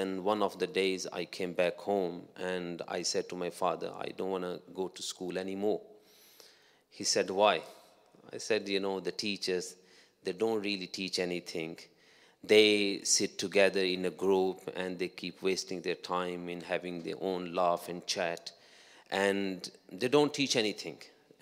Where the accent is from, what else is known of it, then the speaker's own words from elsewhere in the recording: Pakistan; growing up in Pakistan and growing up in a family that was practicing, alhamdulillah, religious family, and not a wealthy family either.